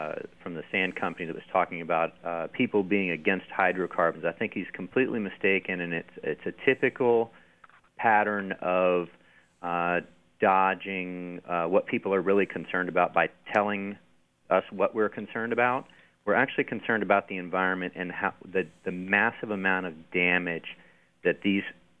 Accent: Kentucky, United States; I'm originally from Kentucky. We don't strip mine anymore.

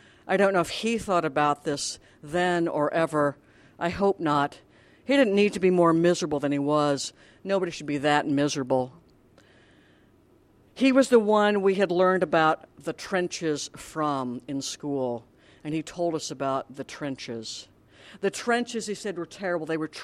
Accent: United States; And also because I'm an American.

